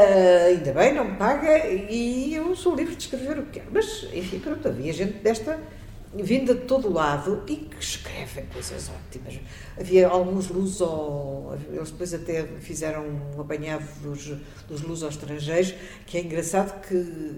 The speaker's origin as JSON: {"language": "Portuguese", "region": "Lisbon", "country": "Portugal", "said": "Sou Lisboeta é alfacinha, assumidamente, gosto imenso da minha cidade. Não trocava Lisboa por cidade nenhuma do mundo."}